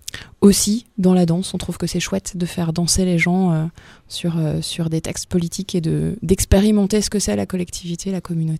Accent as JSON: {"language": "French", "town": "Poitiers", "region": "Nouvelle-Aquitaine", "country": "France", "said": "nous, on vient de Poitiers, on n'est pas de la région, on arrive de Poitiers. Moi, j'ai habité ici il y a quelques années"}